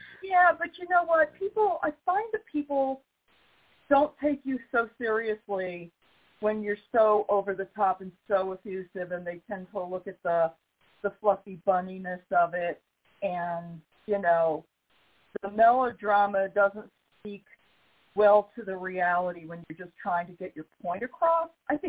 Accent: New York, United States; now in US South; And I live in the fucking South, and I'm from New York. So, you know, I'm already judging shit left and right.

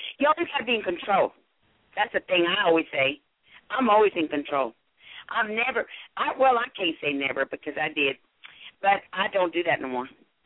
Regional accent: Texas, United States; I mean, I'm from Texas.

